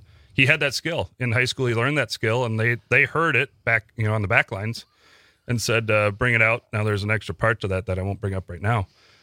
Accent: Bellevue, United States; Well, I grew up in Bellevue, and then once I got a little older after college

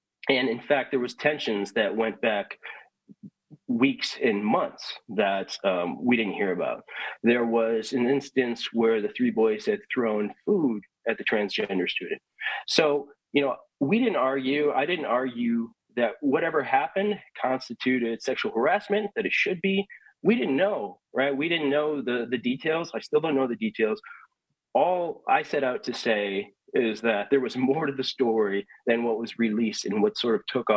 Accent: Wisconsin, United States; Yeah, so like you, Kristen, I grew up in Wisconsin

